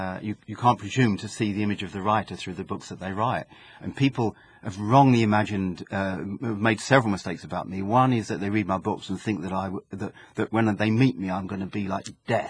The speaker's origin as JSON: {"language": "English", "town": "Birmingham", "region": "West Midlands", "country": "United Kingdom", "tie": "born or raised there", "said": "The Gift of Stones is more a product of my hometown of Birmingham, where the Industrial Age was ending, and a post-industrial age was starting."}